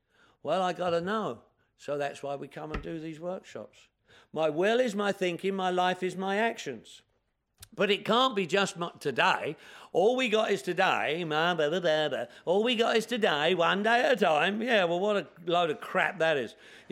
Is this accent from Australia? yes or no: no; England, United Kingdom; now in United States